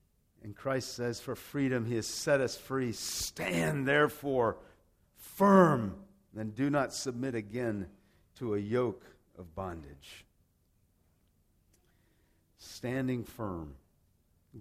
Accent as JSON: {"language": "English", "town": "Rome", "region": "Lazio", "country": "Italy", "tie": "born or raised there", "also_born_or_lived": "San Jose, United States", "said": "But my parents took me when I was 11 months old from San Jose, California, where I was born, and transplanted me to Rome, Italy."}